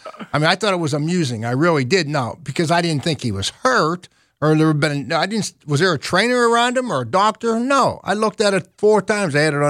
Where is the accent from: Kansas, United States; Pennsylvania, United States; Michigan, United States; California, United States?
Pennsylvania, United States; Baldwin; I'm trying to be the ambassador to my hometown, Baldwin, PA, or something.